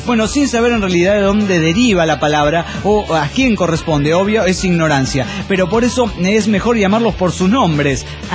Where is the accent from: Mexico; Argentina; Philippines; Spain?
Mexico; Mexico City; born there; Yo nací en el DF. Eso me hace defequense. Y la gente, cuando me pregunta que de dónde soy, yo les digo inmediato y me relaciona con chilango.